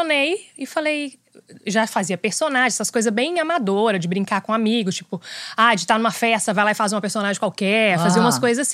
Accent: Belo Horizonte, Minas Gerais, Brazil; moved away as an adult; now in São Paulo, Brazil; Sou de Belo Horizonte. Então começou um pouquinho antes de eu me mudar para São Paulo. Eu moro em São Paulo hoje há 16 anos.

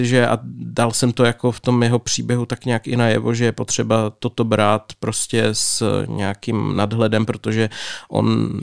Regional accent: Břeclav, South Moravian Region, Czechia; Já pocházím z Břeclavy, to je na jižní Moravě

